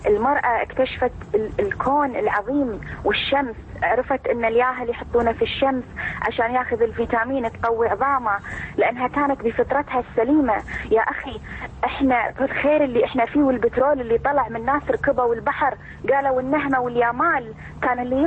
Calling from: Kuwait; بالأخص في الخليج، وأنا أكلمك من الكويت

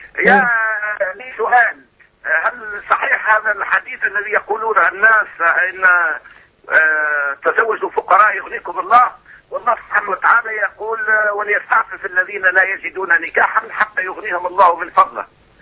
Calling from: Tunisia; نحن نتابعك من تونس كثير، واحنا لا يوجد عندنا مشايخ هنا في تونس

